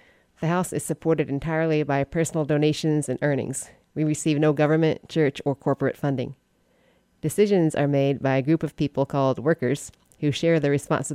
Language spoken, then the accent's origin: English; Kentucky, United States; also born or lived in Tennessee; Born and raised in Eastern Kentucky, Northeast Tennessee, and went to college in Southwest Virginia for a couple years, all the same region.